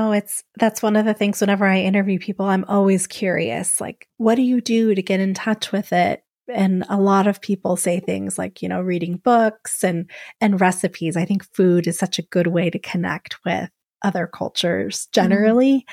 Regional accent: Arizona, United States; Because I grew up in Arizona, there's not a large African American or Black population here.

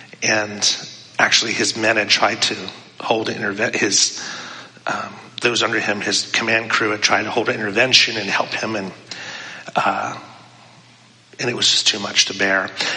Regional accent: Pennsylvania, United States; Job and I grew up together in Pennsylvania, not all throughout our upbringing, but at certain points.

